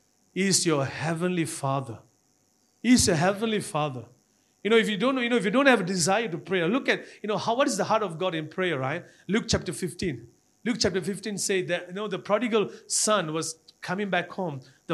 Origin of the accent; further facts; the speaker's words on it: Malaysia; No, I'm from Malaysia.